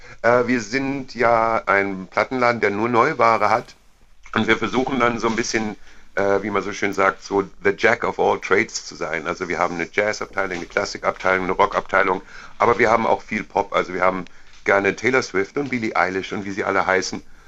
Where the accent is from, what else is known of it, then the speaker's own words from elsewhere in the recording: Staufen im Breisgau, Baden-Württemberg, Germany; ich komme so ein bisschen aus der Provinz. Ich bin in Staufen in Breisgau aufgewachsen.